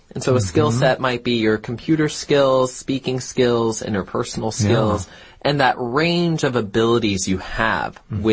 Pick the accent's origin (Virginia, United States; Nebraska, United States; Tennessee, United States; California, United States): Virginia, United States; Well, I'm from Virginia.